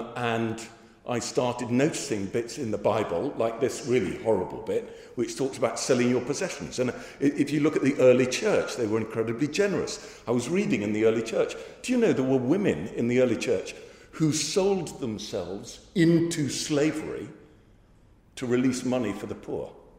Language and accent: English; England, United Kingdom; I'm only doing it, well, I'm English, so I don't like to talk about money.